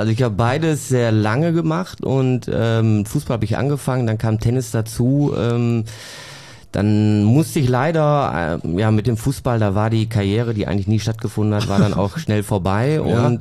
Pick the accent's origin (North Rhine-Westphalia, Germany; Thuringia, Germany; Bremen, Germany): North Rhine-Westphalia, Germany; Bottrop; Ich bin ja in Bottrop aufgewachsen und in einer Mietwohnung.